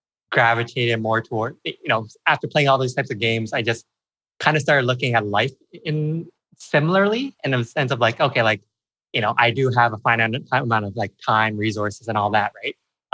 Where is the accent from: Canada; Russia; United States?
Canada; So born and raised in Canada to, you know, parents that are definitely immigrants.